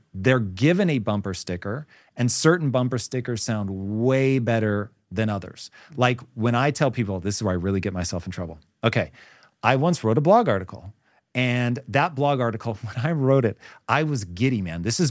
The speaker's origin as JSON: {"language": "English", "region": "Washington", "country": "United States", "said": "So I come from Washington State. They have something called McKinney-Vento."}